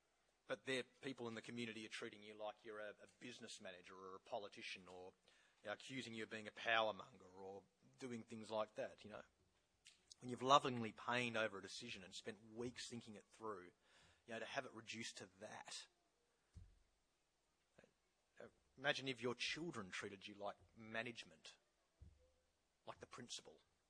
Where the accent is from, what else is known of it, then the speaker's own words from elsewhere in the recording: Australia; we certainly, I think, as Australian people feel that here